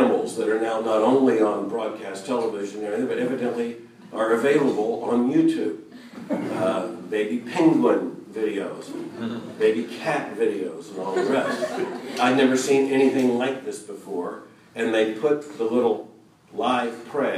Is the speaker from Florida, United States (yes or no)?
yes; Florida, United States; I grew up in Florida, surrounded by reptiles of all variety and snakes of all stripes, colors, and rattles. And we had very deadly snakes in Florida.